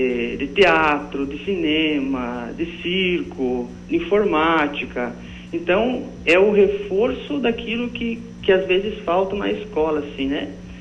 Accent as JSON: {"language": "Portuguese", "region": "Santa Catarina", "country": "Brazil", "tie": "born or raised there", "lives_now": "Dourados, Brazil", "said": "eu sou natural de Santa Catarina, certo?"}